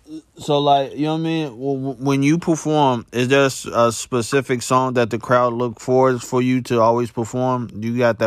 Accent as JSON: {"language": "English", "town": "Chicago", "region": "Illinois", "country": "United States", "said": "I'm from the Chicagoland area where, you know what I'm saying, in a lot of parts of Chicago, it ain't so much the talent"}